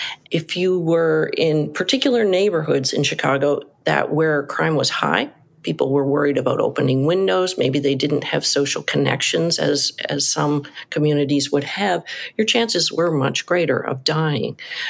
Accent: Canada; moved away as an adult; I am a Canadian

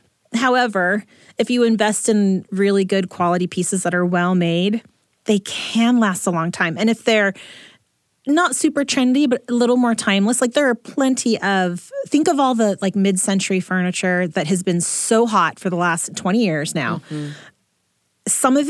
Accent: St. Louis, Missouri, United States; I visited my hometown a couple of months ago. St. Louis is where I was born and grew up mostly.

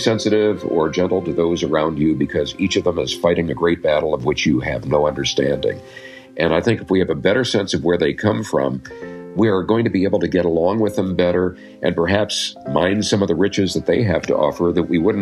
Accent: Wisconsin, United States; now in Seattle, United States; I grew up in Wisconsin, more or less, so there aren't many hills or mountains there, unlike Utah and like Washington State.

